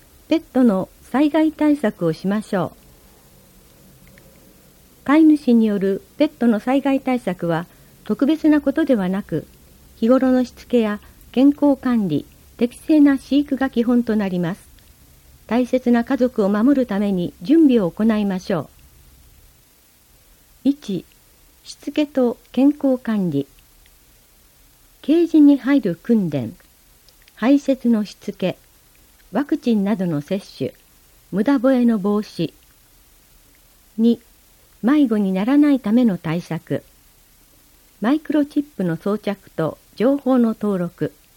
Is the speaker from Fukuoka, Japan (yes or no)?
yes; Futsukaichi, Fukuoka, Japan; でも山笠といえばやはり博多祇園山笠が一番に浮かぶのは、地理的に博多に近い二日市に生まれ育ったからでしょうか。